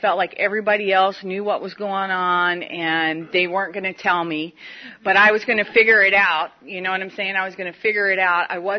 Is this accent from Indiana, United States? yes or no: yes; Evansville, Indiana, United States; I'm originally from Evansville by God, Indiana, and that'll make you thirsty, just so you know.